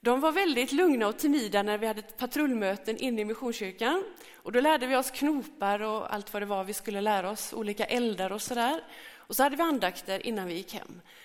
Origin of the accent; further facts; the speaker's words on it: Gråbo, Västra Götaland County, Sweden; Jag är uppväxt i Gråbo och har blivit medlem i den missionskyrka då, som det hette.